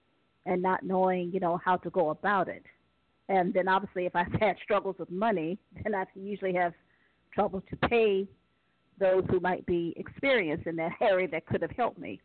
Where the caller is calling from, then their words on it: Ohio, United States; from Ohio.